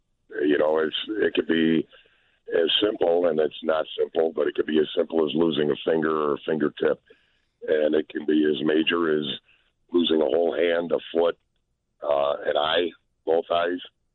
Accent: Buffalo Grove, Illinois, United States; When I was a kid growing up in Buffalo Grove, we had this place called Emmerich Park.

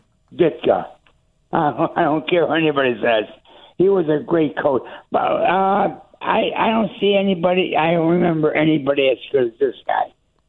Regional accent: Chicago, Illinois, United States; I'm from Wrigleyville. Wrigley, how old? I'll be 86 in December.

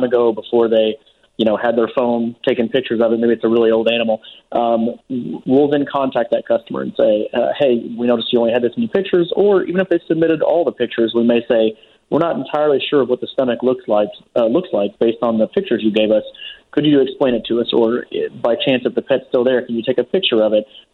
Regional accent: Louisville, Kentucky, United States; Her and I met in a graduate MBA program at the University of Louisville in Kentucky, which is my hometown.

